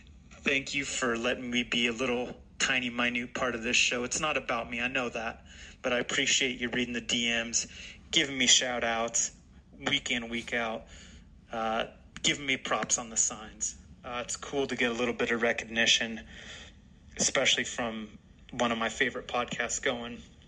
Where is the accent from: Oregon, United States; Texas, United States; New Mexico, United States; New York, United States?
Oregon, United States; Portland; I'm not coming from Portland, Oregon, my hometown, the Rose City.